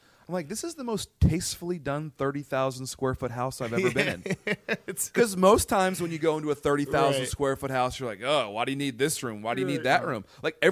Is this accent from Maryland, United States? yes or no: yes; Baltimore, Maryland, United States; I grew up in Baltimore and liked Eddie Murray.